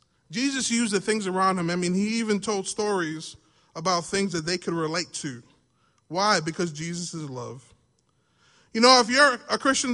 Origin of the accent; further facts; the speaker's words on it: New York, United States; I'm from New York. There's crowds everywhere.